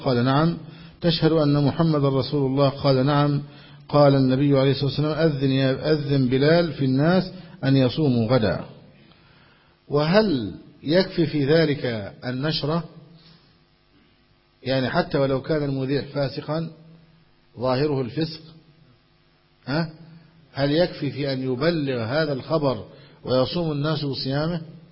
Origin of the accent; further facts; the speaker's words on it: Egypt; ويوم 2 عندنا في مصر كان يوم واحد عندهم